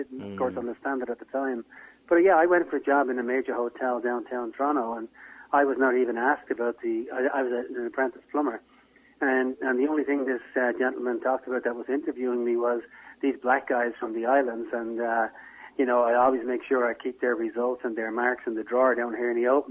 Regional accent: Dublin, Leinster, Ireland; My accent even changes. Because, you know, you may think, no, I'm speaking fast, I don't know. But when I get back to Dublin, it speeds up about an extra 30 or 40%.

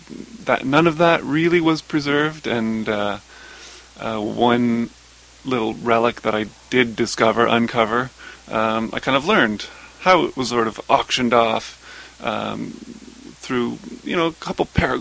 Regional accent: London, Ontario, Canada; I grew up in southwestern Ontario in the modestly sized town of London. I went to school in Toronto, and that sums up my urban background.

